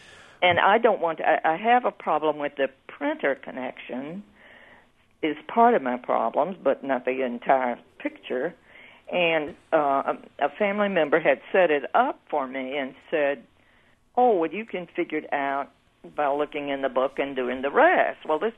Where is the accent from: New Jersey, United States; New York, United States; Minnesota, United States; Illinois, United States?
Illinois, United States; Champaign; Is this me? Or I'm from Champaign, but I'll talk anyway.